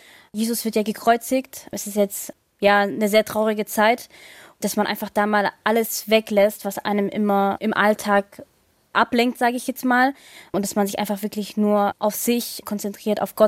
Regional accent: Eritrea; Ich komme ja ursprünglich aus Eritrea.

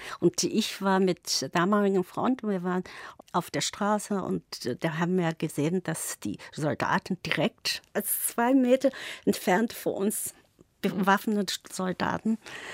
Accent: Sichuan, China; German is a second language; now in Germany; Ich komme aus Sichuan

